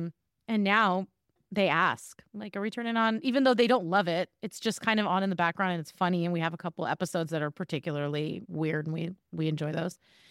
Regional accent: California, United States; when I was growing up in California, there was always a Twilight Zone marathon on Thanksgiving, always.

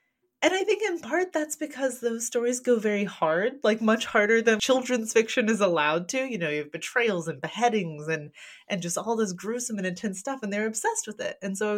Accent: Kentucky, United States; because I'm from Western Kentucky.

